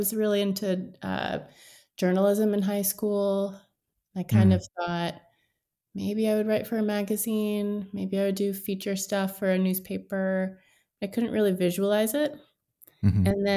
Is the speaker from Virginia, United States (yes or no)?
yes; Herndon, Virginia, United States; I am from Herndon, Virginia. It's like Northern Virginia.